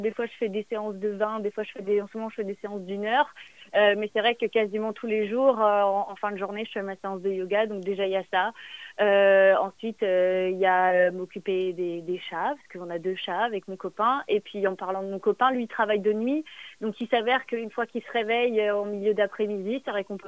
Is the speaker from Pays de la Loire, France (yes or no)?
yes; Pays de la Loire, France; now in Belfast, United Kingdom; j'ai 21 ans et je suis française, et plus précisément, je viens de Vendée. En ce moment, et enfin depuis un peu plus d'un an, je vis à Belfast, en Irlande du Nord